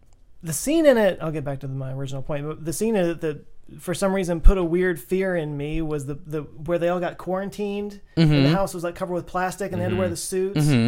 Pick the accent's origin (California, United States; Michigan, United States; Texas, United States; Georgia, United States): Texas, United States; So most of it was shot in Archer City, which is 15 miles away. So growing up, I was like, I want to see this movie because it was shot in nothing happens in my hometown